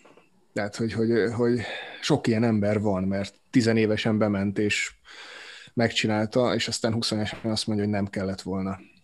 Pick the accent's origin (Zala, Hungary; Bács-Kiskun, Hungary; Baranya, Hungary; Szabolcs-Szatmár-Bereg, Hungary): Zala, Hungary; ugye Zalai vagyok